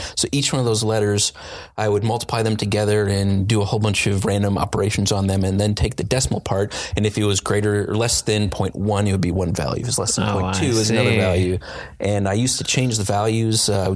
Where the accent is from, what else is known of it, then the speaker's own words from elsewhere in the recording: Illinois, United States; Suburban Chicago.